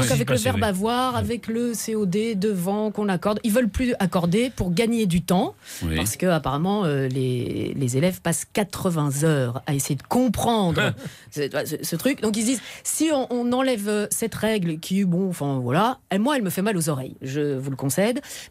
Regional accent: Belgium; Alors, chez nous, en Belgique, c'est toujours, j'ai écouté, que ce soit à la radio ou à la télé, 3 pubs sur 4 sont toujours avec un coin comique.

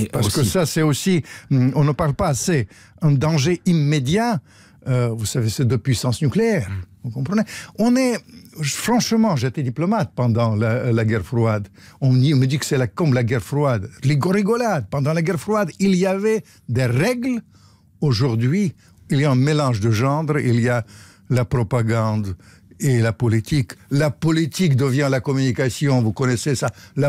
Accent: Ukraine; comme je suis ukrainien d'origine

